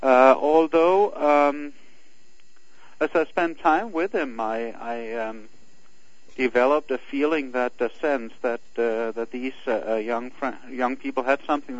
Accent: Denmark; English is a second language; moved away as an adult; now in South Dakota, United States; I was born and raised in Denmark. I'm in my mid-40s now, and I have been here in South Dakota for a little more than 9 years now.

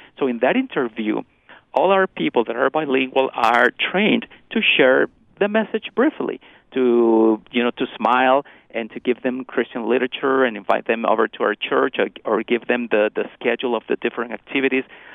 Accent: Costa Rica; I wasn't born in this country. I came from Costa Rica.

